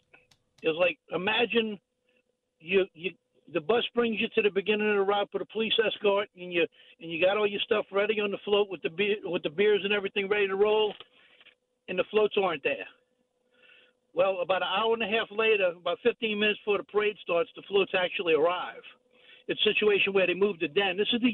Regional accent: New Orleans, Louisiana, United States; I'm born and raised in New Orleans, and I love Mardi Gras

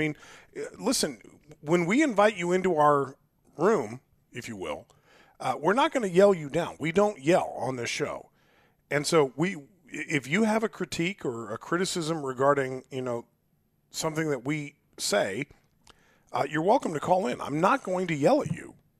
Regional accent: Kansas, United States; I mean, I'm from Johnson County. I've been to the Lake of the Ozarks.

